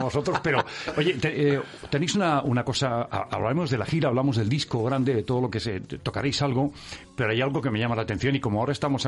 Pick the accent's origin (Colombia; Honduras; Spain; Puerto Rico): Spain; Madrid, Community of Madrid; also born or lived in Catalonia; El acento bueno, no es igual que el mío. No. Que yo soy catalán, criado en Madrid.